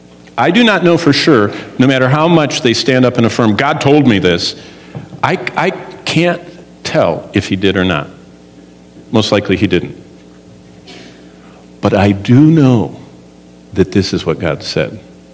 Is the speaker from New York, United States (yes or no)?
no; Oklahoma, United States; I remember, I'm from Oklahoma. We used to have couples that would run across the border to get married barefoot in Arkansas as a 16-year-old.